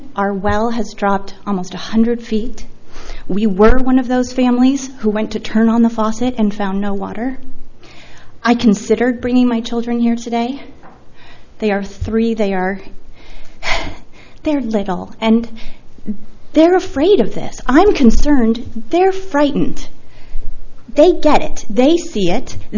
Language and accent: English; Templeton, California, United States; I'm from Templeton.